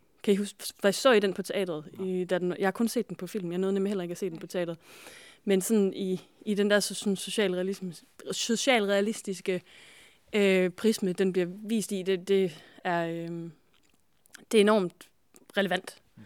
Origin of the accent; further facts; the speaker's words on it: Aarhus, Central Denmark Region, Denmark; Jeg er jo aarhusianer